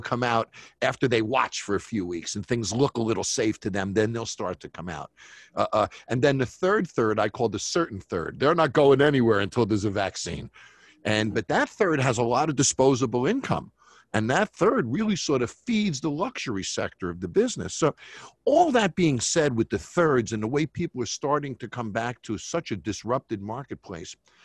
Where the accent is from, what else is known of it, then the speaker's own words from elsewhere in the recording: Las Vegas, Nevada, United States; when we look at destination markets like Vegas, my hometown, of course